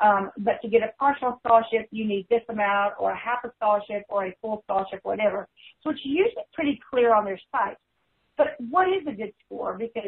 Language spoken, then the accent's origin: English; Texas, United States; because I'm from Texas, we have got 14 colleges alone in Texas, Arkansas, and Louisiana